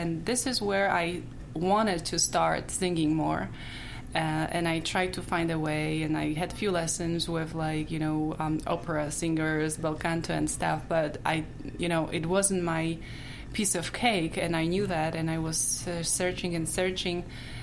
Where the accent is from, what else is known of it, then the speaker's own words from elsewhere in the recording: Poland; accent: heavy accent; English is a second language; moved away as an adult; with my heavy accent, because I'm originally from Poland, and after you come here, when you are over 20, it's not possible to yeah. get rid of.